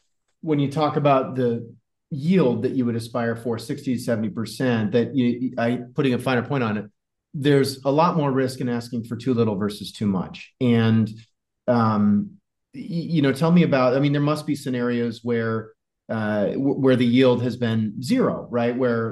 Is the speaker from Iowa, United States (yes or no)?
yes; Iowa, United States; I'd gone to Brown, but growing up in Iowa, there just wasn't much exposure to the independent school or boarding school world.